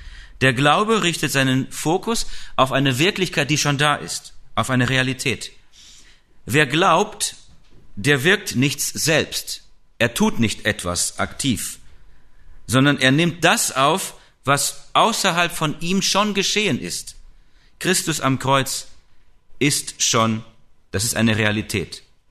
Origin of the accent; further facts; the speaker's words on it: Eifel, Germany; wir kommen ja ursprünglich aus der Eifel